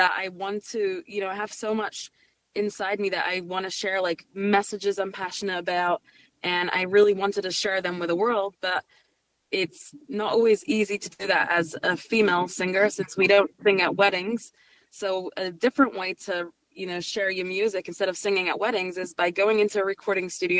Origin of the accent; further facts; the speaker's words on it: United Kingdom; now in New York, United States; I am British. I moved to New York 7 years ago.